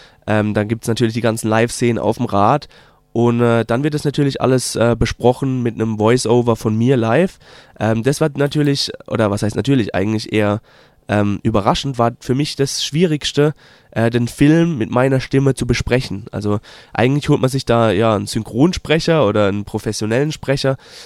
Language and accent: German; Germany; first language German; Eigentlich kennt man es ja bei uns in Deutschland umgekehrt. Die sind eigentlich Englisch und jemand bespricht sie Deutsch. Aber ich dachte, Deutsch ist unsere Muttersprache, also mache ich es auch auf Deutsch.